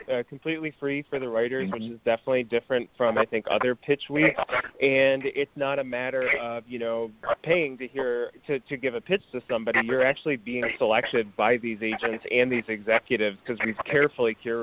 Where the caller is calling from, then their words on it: Los Angeles, California, United States; I am in Highland Park, Los Angeles.